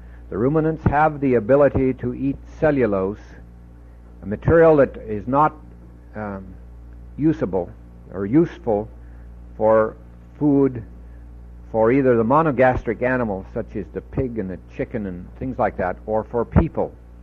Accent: Stanwood, Washington, United States; one of the leading places in the world right now in this is my hometown of Stanwood, Washington

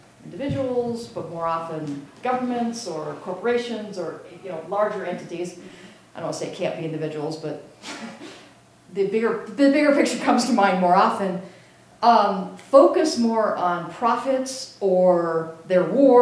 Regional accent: California, United States; And, you know, I'm from California, so this was a huge deal there.

